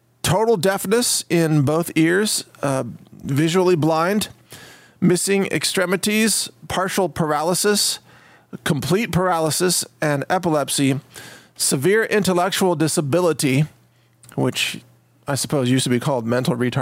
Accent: Midwest, United States; I grew up in the Midwest. I know exactly what it's like.

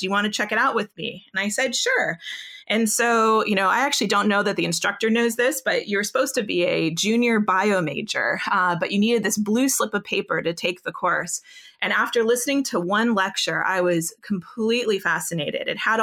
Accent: California, United States; I was from California originally.

